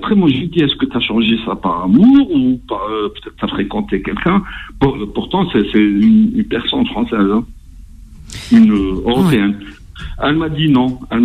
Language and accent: French; Algeria; je ne les ai pas en tant qu'Algérien.